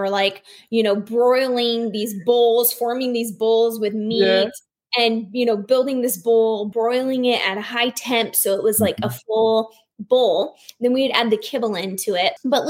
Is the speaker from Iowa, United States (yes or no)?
yes; Iowa, United States; now in Arizona, United States; So I'm originally from Iowa and I live in Arizona now